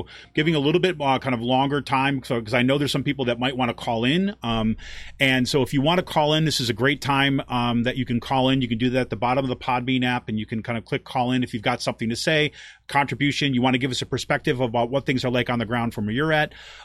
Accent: Utica, New York, United States; because I remember as a kid who my number one goal growing up in Utica, New York, was to get the hell out of there.

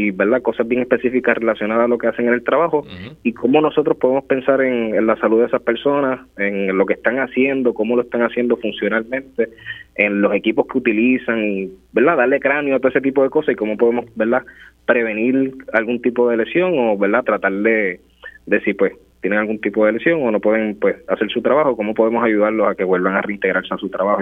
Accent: Humacao, Puerto Rico; now in Las Piedras, Puerto Rico; Mira, pues yo soy del pueblo de Las Piedras. Bueno, duermo en Las Piedras y soy de Humacao, digo yo siempre, porque he hecho todo allá.

